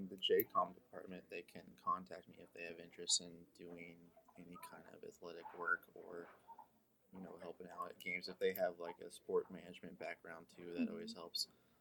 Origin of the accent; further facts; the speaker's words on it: Lenexa, Kansas, United States; also born or lived in Arkansas; Well, I'm originally from Lenexa, so it's basically back home.